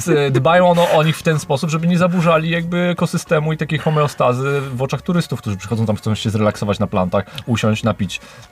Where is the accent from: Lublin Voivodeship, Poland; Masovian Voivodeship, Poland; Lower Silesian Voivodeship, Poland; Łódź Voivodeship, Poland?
Lower Silesian Voivodeship, Poland; Wrocław; ja urodziłem się w Wrocławiu, mieszkałem dużo lat